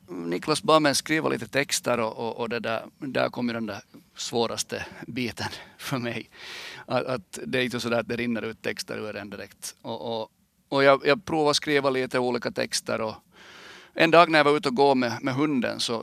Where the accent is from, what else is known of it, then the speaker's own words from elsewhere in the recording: Österby, Sweden; lite speciell uppväxt när man har bott mer på en bensinstation än hemma i Österby som vi bodde då.